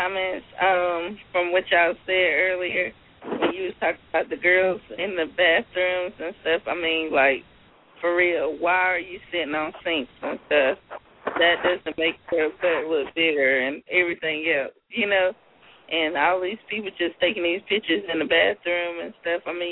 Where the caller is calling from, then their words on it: South Carolina, United States; I am calling from South Carolina.